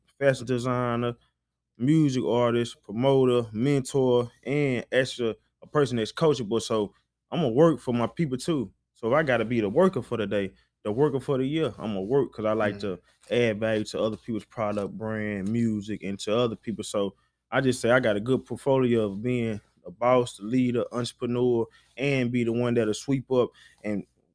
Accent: Alabama, United States; also born or lived in Heidelberg, Germany; come from Alabama, you know what I'm saying? Like, I was born in Heidelberg, Germany, so overseas, baby, is really, I'm from overseas, got a passport swag, but come from Alabama.

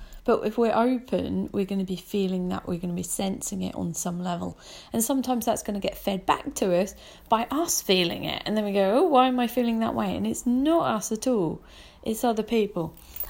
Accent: Brighton, South East England, United Kingdom; I grew up in Brighton

